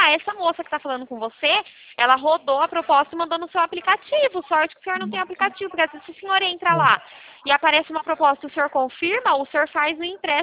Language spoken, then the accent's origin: Portuguese; Araras, São Paulo, Brazil; eu sou de Araras, né?